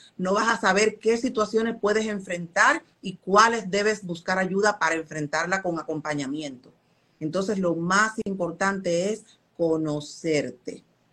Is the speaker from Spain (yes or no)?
no; Dominican Republic; Yo soy de la República Dominicana y en mi país una guagua, que en México le dicen el camión, en otros países le dicen el autobús.